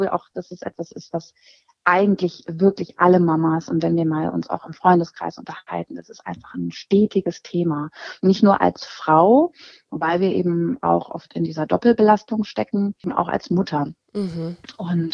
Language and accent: German; Hannover, Lower Saxony, Germany; ich komme aus Hannover und bin 43 Jahre alt, bin selbst auch Mama und habe drei Kinder